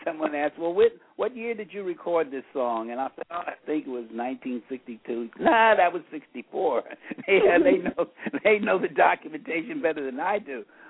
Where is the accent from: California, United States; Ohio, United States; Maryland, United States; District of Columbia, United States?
Ohio, United States; Cincinnati; born there; I was born in Cincinnati, so I was a hayseed. You know, I wasn't born in New York